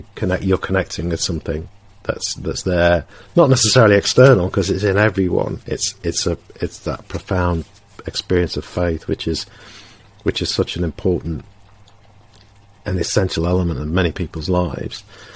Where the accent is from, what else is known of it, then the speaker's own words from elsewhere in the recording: Sheffield, Yorkshire and the Humber, United Kingdom; I grew up in Sheffield during the 1980s, so my early experience was the miners' strike